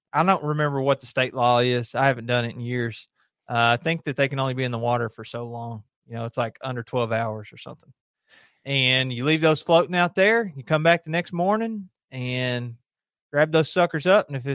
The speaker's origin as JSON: {"language": "English", "region": "Kentucky", "country": "United States", "tie": "born or raised there", "said": "I grew up on Lake Cumberland."}